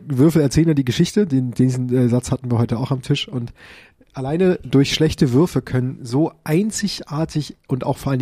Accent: Germany; ich komme aus der Nähe von Hamburg

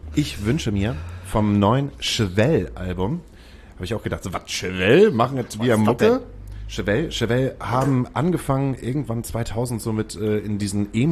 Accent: Hamburg, Germany; Manche Sachen machst du halt als Hamburger nicht

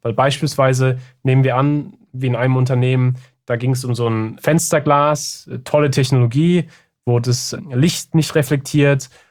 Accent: Germany; ich bin ja auch in Deutschland aufgewachsen, wo die Idee ja ist, du bist in der Schule und du musst planen, planen, planen, Strategie, Strategie, Strategie.

